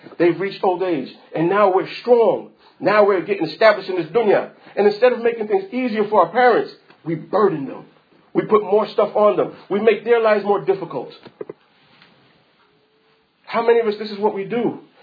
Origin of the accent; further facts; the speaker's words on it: Costa Rica; And for most of you, you probably know I come from Costa Rica. That's where my parents are from, Costa Rica.